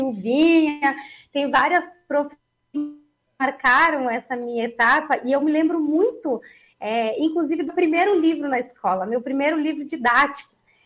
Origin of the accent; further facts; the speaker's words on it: Lagoa Vermelha, Rio Grande do Sul, Brazil; Eu não nasci em Lagoa, às vezes eu até esqueço disso. Eu nasci em Ibiaçá, mas eu fui muito pequena para Lagoa Vermelha.